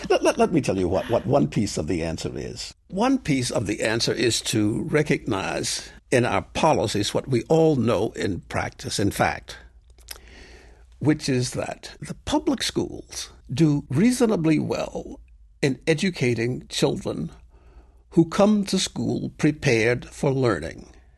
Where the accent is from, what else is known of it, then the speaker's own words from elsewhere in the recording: Okolona, Mississippi, United States; a program I've started in my hometown of Okolona, Mississippi, as you so correctly pronounced